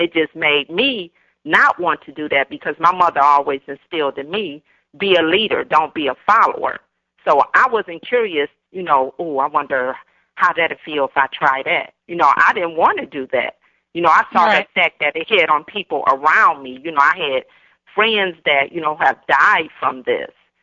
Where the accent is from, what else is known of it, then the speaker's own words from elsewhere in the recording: Detroit, Michigan, United States; now in Dearborn, United States; yes, I'm in Dearborn, Michigan, a suburb of Detroit, but I'm originally from Detroit.